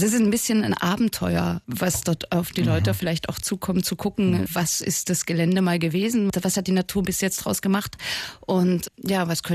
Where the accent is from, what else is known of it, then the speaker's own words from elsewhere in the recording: Berlin, Germany; ich bin ein Parkkind. Ich bin an dem Park aufgewachsen und ich glaube, da kommt eher so eine Leidenschaft her, weil ich glaube, dass es eine Oase in Berlin ist, die fast mitten in der Stadt ist